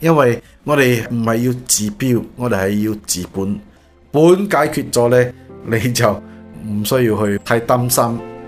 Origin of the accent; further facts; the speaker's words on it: China; 呢、这个酒喺我哋中国人入边咧就比较冇咁严重吓